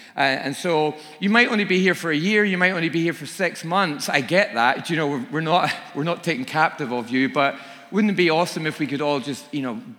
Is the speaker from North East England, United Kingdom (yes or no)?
no; Northern Ireland, United Kingdom; I think back to Sabbath growing up in Northern Ireland, the sort of the day off, the Sunday thing. It was suited and booted, the big Presbyterian church.